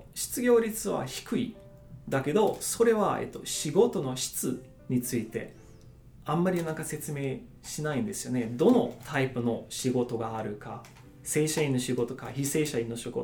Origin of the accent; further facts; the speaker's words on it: Hamburg, Germany; Japanese is a second language; now in Japan; 僕は、北ドイツのハンブルクという港町に生まれ、ずっとあそこに住んでたんです。